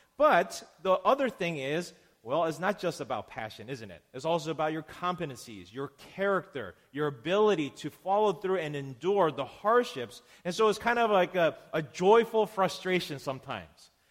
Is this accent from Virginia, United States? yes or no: yes; Virginia, United States; I'm from Northern Virginia. I lived in Northern Virginia most of my life.